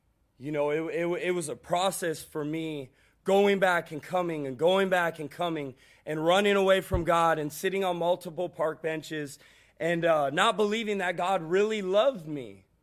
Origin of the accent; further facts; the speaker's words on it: California, United States; I'm from California